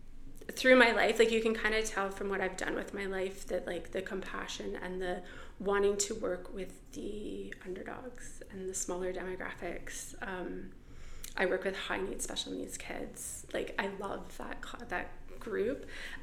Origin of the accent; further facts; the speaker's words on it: Toronto, Ontario, Canada; I'm from Toronto. Okay. I grew up in Toronto. I moved back to Toronto now. But I was living near Owen Sound in a tiny little town.